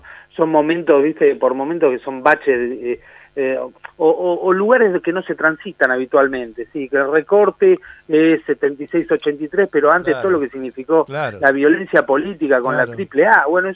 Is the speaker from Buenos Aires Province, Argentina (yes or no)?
yes; Mar del Plata, Buenos Aires Province, Argentina; now in Buenos Aires, Argentina; yo soy nacido en Mar del Plata, me formé, estudié teatro en Mar del Plata y me vine después, seguí mi carrera de teatro y mi formación acá en Buenos Aires.